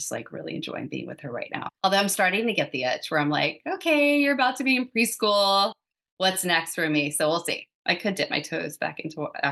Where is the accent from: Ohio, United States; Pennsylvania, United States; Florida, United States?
Florida, United States; accent: Southern; I had a little bit of a Southern accent growing up in Northern Florida. And I still say y'all.